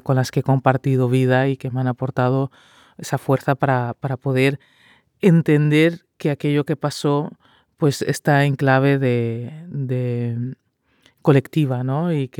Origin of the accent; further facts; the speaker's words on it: Maputo, Mozambique; yo soy de Mozambique, de Maputo, y la familia de mi madre es de Rezando García, que hace frontera con Sudáfrica, y la de mi padre es de Tete, que es el norte, que es pues una pequeña población del río Zambeze